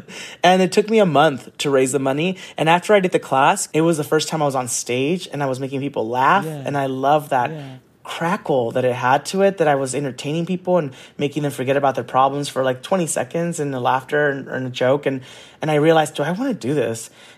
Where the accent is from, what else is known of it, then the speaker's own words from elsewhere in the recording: San Gabriel, California, United States; also born or lived in Orange County; because I grew up in Orange County and then in San Gabriel